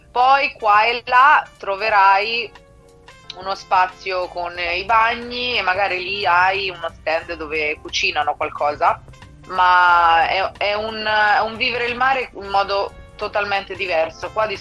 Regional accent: Marche, Italy; now in New York, United States; noi che siamo della Riviera del Conero fa un po' ridere

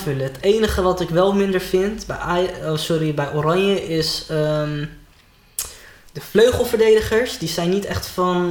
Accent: Netherlands; Maar ik denk dat wij als Nederlanders zijnde altijd op voetbalgebied een rol zullen spelen.

